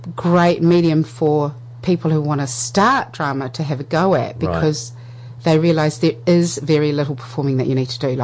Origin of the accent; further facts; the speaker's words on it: Kawakawa, Northland, New Zealand; also born or lived in Aupua; Kawakawa and Aupua.